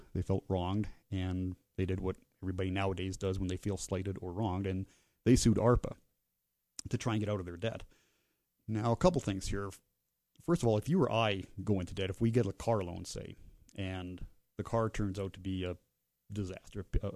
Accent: Colorado, United States; Oh yes, I'm from Western Colorado.

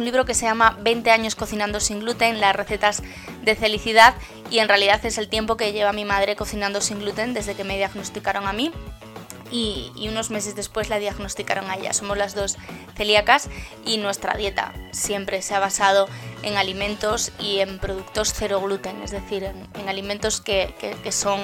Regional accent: Asturias, Spain; somos asturianas y hay un montón de platos de la tradición asturiana en gastronomía

